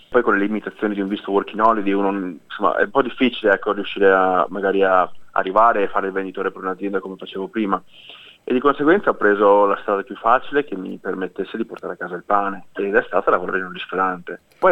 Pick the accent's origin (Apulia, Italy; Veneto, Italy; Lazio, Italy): Veneto, Italy; Fontanelle; moved away as an adult; now in Australia; Io ho quasi 35 anni. Sono originario della provincia di Treviso, in un piccolo paesino che si chiama Fontanelle, 5-6 mila abitanti. E prima di venire in Australia